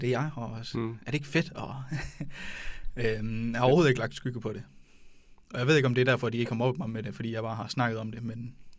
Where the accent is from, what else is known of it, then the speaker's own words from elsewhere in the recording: Vejle, Region of Southern Denmark, Denmark; jeg er opvokset nede omkring Vejle, og gået på Lemved skole.